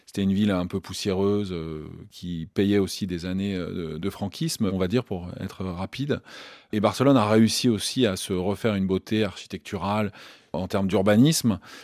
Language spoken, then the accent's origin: French; France; parce que moi, je suis français